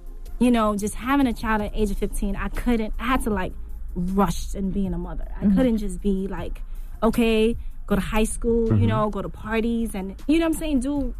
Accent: Bronx, New York, United States; I'm from the Bronx.

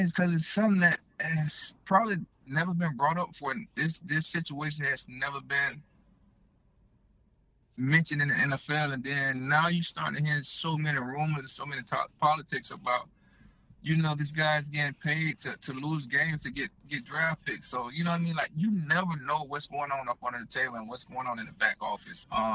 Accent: Miami, Florida, United States; to go out there and be in my hometown, which is Miami

